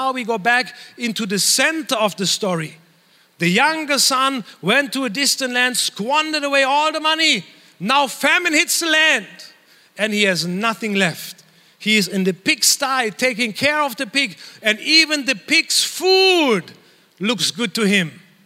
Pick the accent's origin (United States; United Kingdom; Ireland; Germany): Germany; Growing up in Germany, we had worship nights on a Friday night.